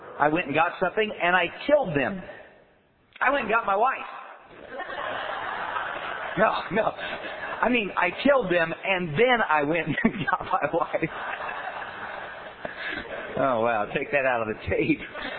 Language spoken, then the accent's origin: English; Indiana, United States; I'm from Indiana, and so for all those years, I'm trying to learn to talk hillbilly.